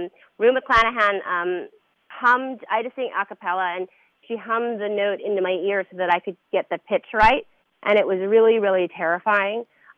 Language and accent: English; San Francisco, California, United States; You know, I grew up in San Francisco, in the midst of the AIDS crisis